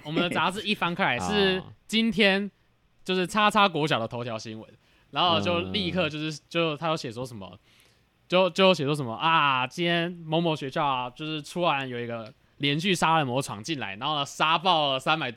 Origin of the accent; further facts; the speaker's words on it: Kaohsiung, Taiwan; 有一次我回老家，对，我老家在高雄